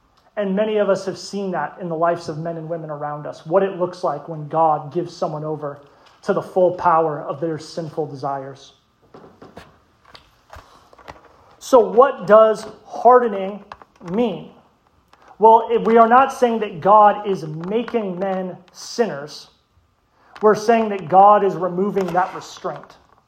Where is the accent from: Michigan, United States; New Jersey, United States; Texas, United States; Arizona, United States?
Arizona, United States; Lake Havasu City; now in Minnesota, United States; My hometown, Lake Havasu City, holds the record in Arizona for the highest official temperature in the state, which was 129 degrees.